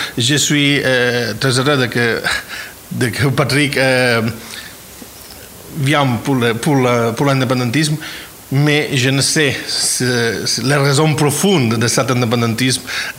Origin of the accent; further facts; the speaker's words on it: Balearic Islands, Spain; French is a second language; je suis simplement un écrivain catalan et je suis, logiquement, indépendantiste. Mais je suis de Mallorca.